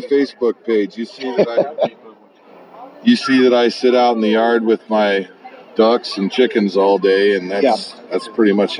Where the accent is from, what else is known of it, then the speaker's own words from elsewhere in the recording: Wilkesboro, North Carolina, United States; we've brought some fresh copies to sign for my hometown of Wilkesboro, North Carolina.